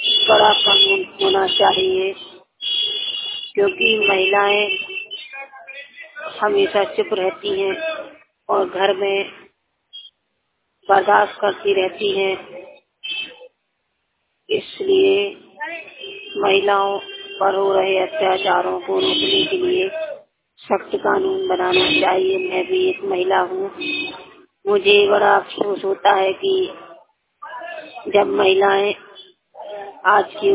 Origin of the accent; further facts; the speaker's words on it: Narsinghpur, Madhya Pradesh, India; और मैं नरसिंहपुर की निवासी हूँ।